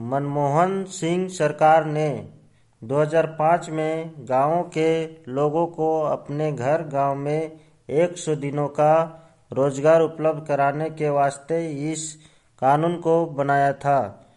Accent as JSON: {"language": "Hindi", "town": "Mungo", "region": "Jharkhand", "country": "India", "said": "मैं ग्राम मुंगो पंचायत चपरी प्रखंड नवाडी का स्थानीय निवासी हूँ।"}